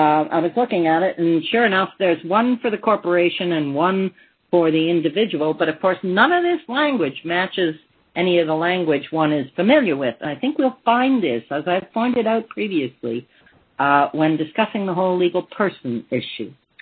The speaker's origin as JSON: {"language": "English", "country": "Canada", "said": "I'm speaking as a Canadian here"}